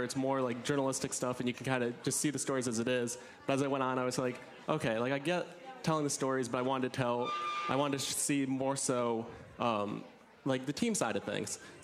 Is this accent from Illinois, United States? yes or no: no; Ann Arbor, Michigan, United States; Yeah, so this probably won't be well-reserved here, but from Ann Arbor.